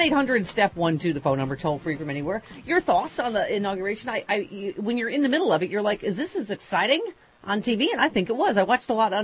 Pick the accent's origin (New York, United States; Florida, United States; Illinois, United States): New York, United States; Buffalo; It's just, I know, because I grew up in Buffalo.